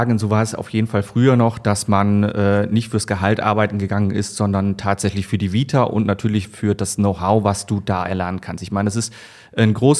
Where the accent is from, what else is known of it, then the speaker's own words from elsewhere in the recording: Düren, North Rhine-Westphalia, Germany; Also ich bin gebürtiger Rheinländer, ich komme aus Nordrhein-Westfalen, genauer gesagt Düren, das ist in der Nähe von Köln.